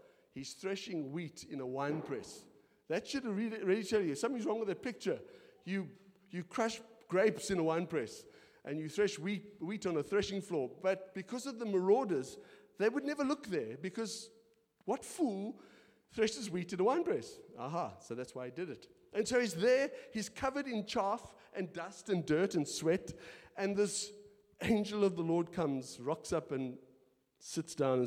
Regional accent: Milnerton, Western Cape, South Africa; I come from Milnerton, really Brew.

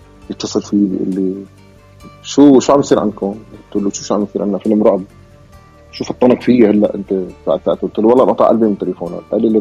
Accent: Homs, Homs Governorate, Syria; احنا خرجت أنا من حمص

